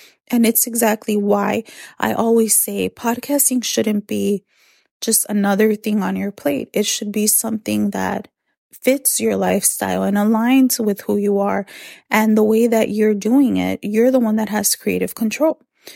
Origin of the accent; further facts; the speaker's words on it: Chicago, Illinois, United States; A lot of you know I grew up in Chicago where there's a lot of freaking traffic.